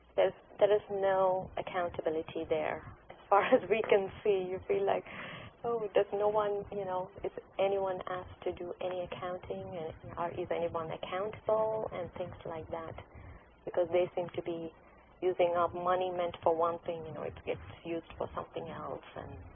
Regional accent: India; English is a second language; I was born and brought up in India.

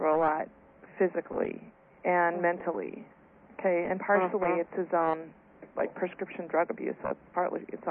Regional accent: Louisiana, United States; I'm from Louisiana.

